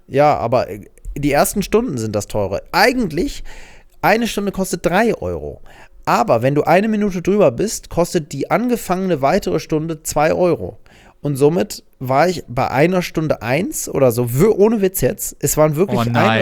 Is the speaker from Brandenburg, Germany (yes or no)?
yes; Brandenburg, Germany; Das gibt's bei uns im Osten nicht. In der Zone. Bei Berlin-Brandenburg gibt es keinen Wilser.